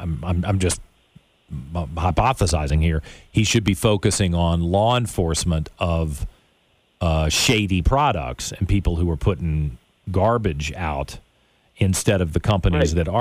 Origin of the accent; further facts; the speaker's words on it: Richmond, Virginia, United States; I'm from Richmond, and Richmond was built by Philip Morris and tobacco.